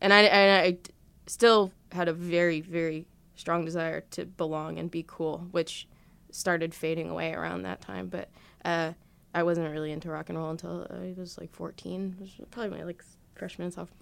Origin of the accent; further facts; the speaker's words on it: Elizabeth, New Jersey, United States; So I grew up in Elizabeth, which is like